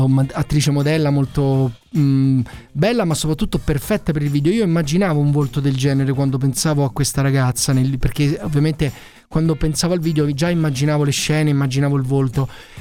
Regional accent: Naples, Campania, Italy; io sono napoletano d'origine

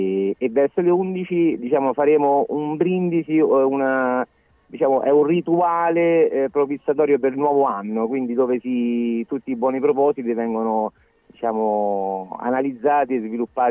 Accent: Rome, Lazio, Italy; nonostante sono di Roma, nonostante sono nativo di Roma

